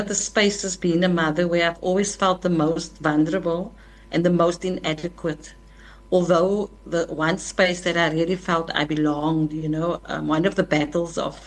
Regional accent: Mitchells Plain, Western Cape, South Africa; also born or lived in Athlone; I was born in Athlone, grew up in Bonthieville and Mitchells Plain.

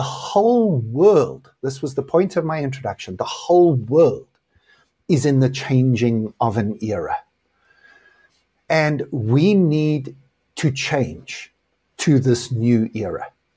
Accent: South Africa; I would much rather, if I am South African, which I am, if you are South African, wouldn't you much rather do it in a place that you can call home?

